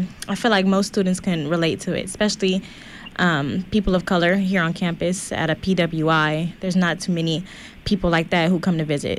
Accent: Los Angeles, California, United States; Me personally, I'm from Los Angeles, so coming here and meeting a lot of new Bay people was kind of interesting, you know?

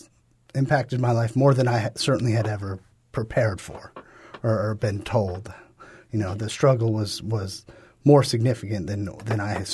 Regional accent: New England, United States; I was raised in New England.

